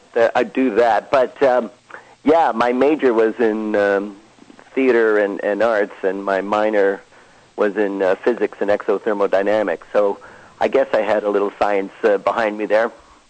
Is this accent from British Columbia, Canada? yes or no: yes; Vancouver, British Columbia, Canada; moved away; also born or lived in Winnipeg; Originally born in Winnipeg, but spent most of my days in Vancouver on the West Coast.